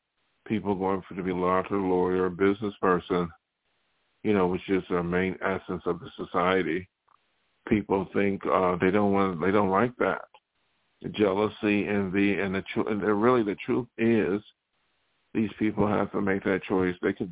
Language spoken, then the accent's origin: English; Buffalo, New York, United States; And I knew that when I was from Buffalo, New York.